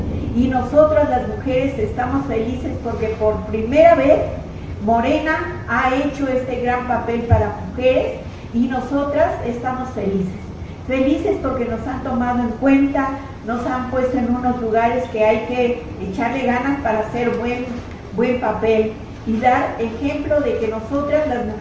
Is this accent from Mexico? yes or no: yes; Mexico; somos esos mexicanos dispuestos a salir adelante